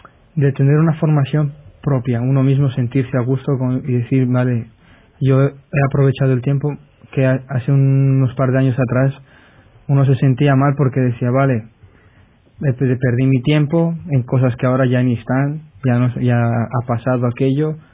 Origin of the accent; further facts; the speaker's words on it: Ecuador; Yo sí, de Ecuador